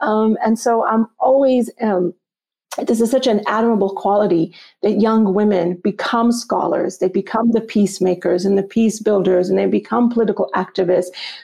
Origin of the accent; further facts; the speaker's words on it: Texas, United States; also born or lived in Pakistan; Because I was born in Pakistan and we don't eat lamb. We eat goat meat or there's beef. And of course, then I was raised in Texas. And so it's this cow country.